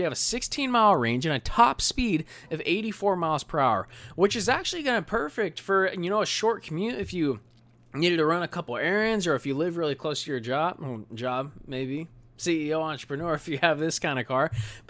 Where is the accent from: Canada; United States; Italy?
Italy; accent: Italian; Forgive my Italian accent.